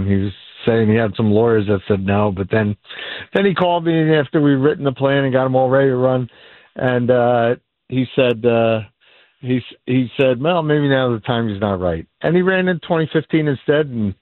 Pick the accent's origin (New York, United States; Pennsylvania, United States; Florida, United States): New York, United States; Bronx; I grew up in the Bronx when I was young, and I went back to university there, and I live close to New York City